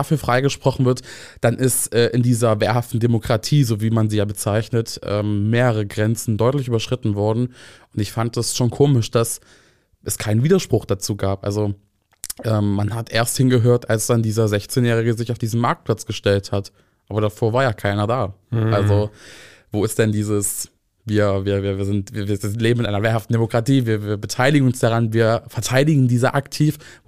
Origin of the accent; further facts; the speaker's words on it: Bad Dürrenberg, Saxony-Anhalt, Germany; Okay, also ich komme aus Bad Dürrenberg und das ist auch dort, also dort ist das Video auch entstanden.